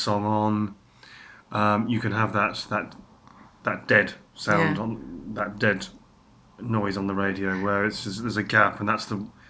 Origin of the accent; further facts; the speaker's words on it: Bournemouth, South West England, United Kingdom; born there; we're talking here from Bournemouth, and I was born in Bournemouth in 1979. Already, I'll be 36 in December.